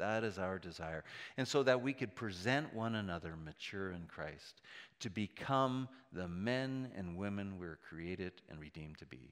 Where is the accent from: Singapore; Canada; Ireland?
Canada; On one hand, I think we're too nice. Part of that's being Canadian.